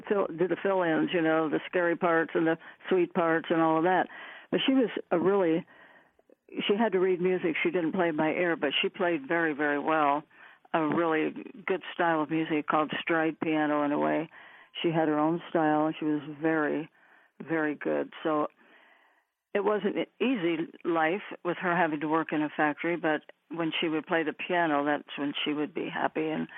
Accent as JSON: {"language": "English", "town": "Indianapolis", "region": "Indiana", "country": "United States", "tie": "born or raised there", "lives_now": "San Francisco, United States", "said": "Right. Walked everywhere. Yes, walked downtown all the time. From Lockerbie Street, where I lived."}